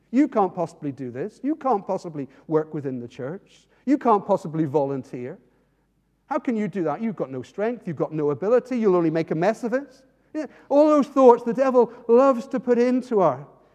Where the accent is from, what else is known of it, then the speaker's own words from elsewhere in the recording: Northern Ireland, United Kingdom; I come from Ireland. There's a mountain called Slemish.